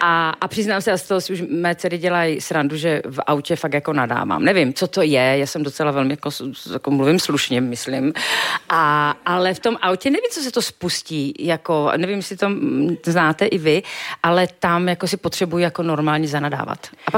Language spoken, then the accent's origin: Czech; Slovakia; spíš lidi překvapí, že jsem slovenského původu. Jak se i všude píše, jsem herečka slovenského původu.